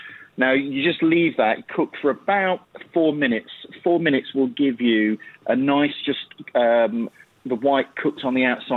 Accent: Yorkshire and the Humber, United Kingdom; Well, actually, I grew up, I'm a Yorkshire lad

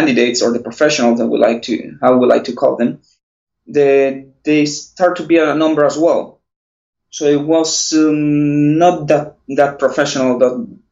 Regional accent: Venezuela; English is a second language; moved away as an adult; also born or lived in Italy; now in Barcelona, Spain; Well, I was born and raised in Venezuela. Well, and also lived in Italy for a while

